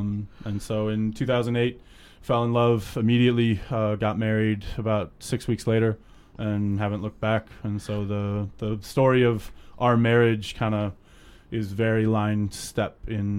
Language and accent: English; Cleveland, Ohio, United States; I grew up in Cleveland. I went to college in Alabama.